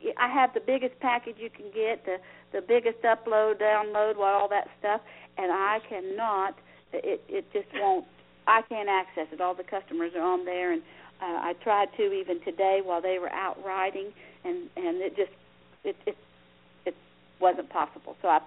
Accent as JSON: {"language": "English", "region": "Ohio", "country": "United States", "tie": "born there", "said": "My family was out of Sandy Hook, Kentucky, and I was born in Ohio, but right here on the river."}